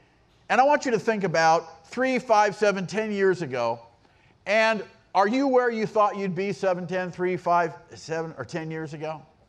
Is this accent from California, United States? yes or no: yes; California, United States; I'm from California. You're like, lock your house.